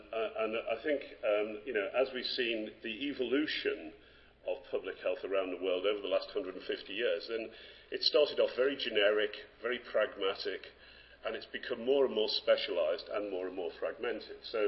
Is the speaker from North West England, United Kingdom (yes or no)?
yes; Liverpool, North West England, United Kingdom; I come from Liverpool, we had the first medical officer of health in the world